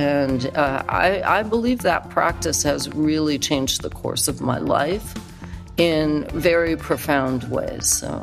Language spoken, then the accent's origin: English; Hawaii, United States; Seaside. I'm from Hawaii. I'm a beach girl.